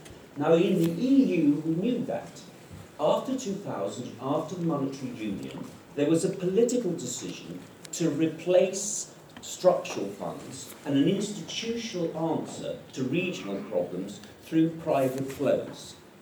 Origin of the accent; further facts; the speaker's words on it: United Kingdom; I grew up in Britain in the 1970s